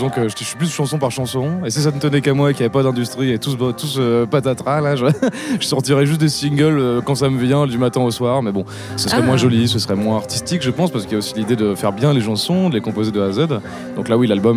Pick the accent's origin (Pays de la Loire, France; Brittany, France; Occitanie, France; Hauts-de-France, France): Hauts-de-France, France; Boulogne-sur-Mer; parce que moi je viens du nord donc ça me rappelle ma plage. Voilà, je suis de Boulogne-sur-Mer donc bon, la mer je connais bien.